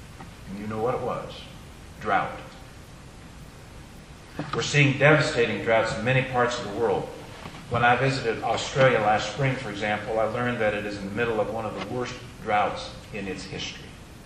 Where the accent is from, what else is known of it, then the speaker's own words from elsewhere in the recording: Idaho, United States; my home state of Idaho.